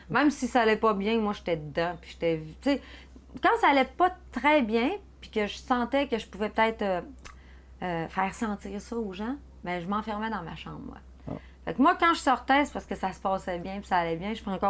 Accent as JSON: {"language": "French", "town": "Girardville", "region": "Quebec", "country": "Canada", "tie": "born or raised there", "said": "Moi, je m'inventais un monde là, chez nous à Girardville."}